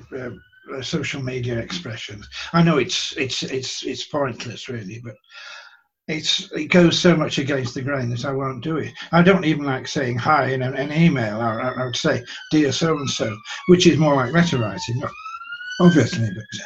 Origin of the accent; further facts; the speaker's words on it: Sutton Coldfield, West Midlands, United Kingdom; Growing up in Sutton was, although you get scornful about it when you're about in your late teens. And don't ever want to go back there. But it's a lovely town with a royal town, admittedly